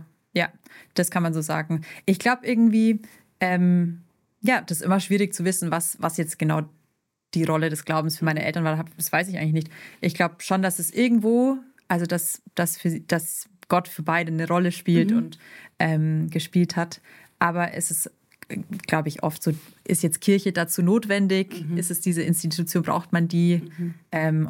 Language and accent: German; Bavaria, Germany; ich bin in Bayern groß geworden.